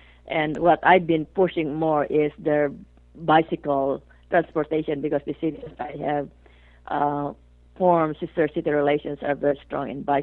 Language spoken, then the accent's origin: English; Philippines; Yeah, I'm Filipino, right.